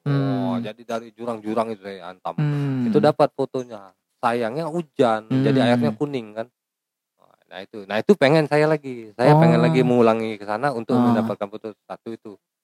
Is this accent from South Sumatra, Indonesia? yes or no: yes; Lahat, South Sumatra, Indonesia; born there; air terjun di daerah Sukajadi itu, tempat saya lahir tuh, di Lahat.